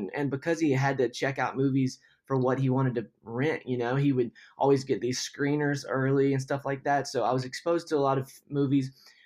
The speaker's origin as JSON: {"language": "English", "town": "Cleveland", "region": "Georgia", "country": "United States", "tie": "born or raised there", "said": "Yeah, I grew up in Cleveland, Georgia."}